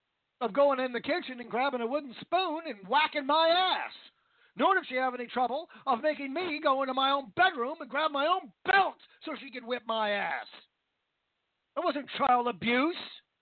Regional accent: Vancouver, Washington, United States; I grew up in Vancouver, Washington, and Portland always hated it.

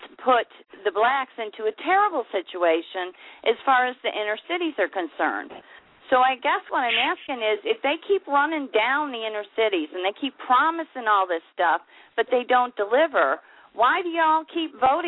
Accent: the North, United States; and honestly, look, I grew up in the North, okay?

